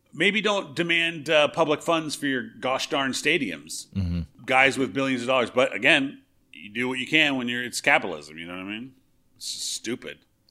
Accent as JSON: {"language": "English", "country": "United States", "tie": "born or raised there", "said": "I've known about xenophobia since I was a kid because I grew up in America"}